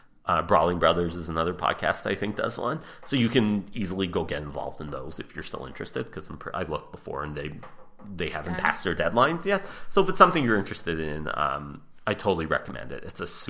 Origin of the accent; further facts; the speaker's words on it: Quebec, Canada; "Oh, you're from France. I'm from Quebec."